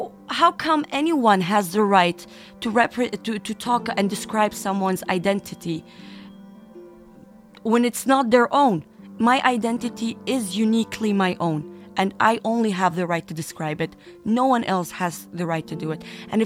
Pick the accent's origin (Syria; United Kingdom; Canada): Syria; English is a second language; moved away; And at the moment that I say I'm from Syria, everything has changed.